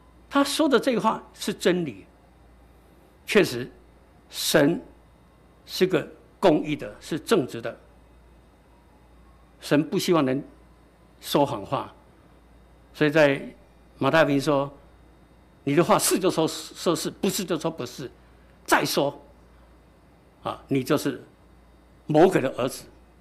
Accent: China; 我们中国人造字，人言就是信。

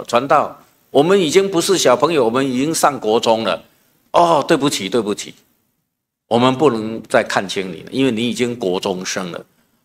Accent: Taiwan; 我们台湾话有一句话说放惊飞啊，蛋惊死啊

